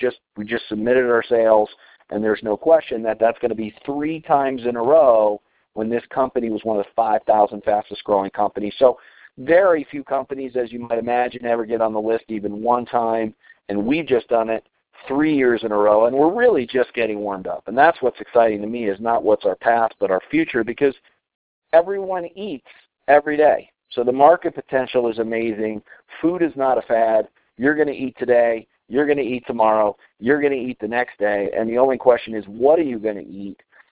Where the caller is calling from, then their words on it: Colorado, United States; and I'm calling in from Colorado tonight.